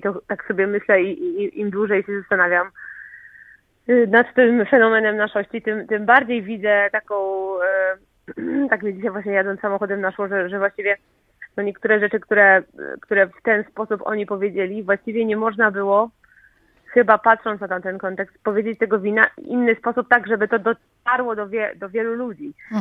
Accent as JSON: {"language": "Polish", "town": "Zgorzelec", "region": "Lower Silesian Voivodeship", "country": "Poland", "tie": "born or raised there", "also_born_or_lived": "Wrocław", "said": "No a Wrocław to też i Dolny Śląsk, bo ja wychowałam się w Zgorzelcu, a później mieszkałam we Wrocławiu"}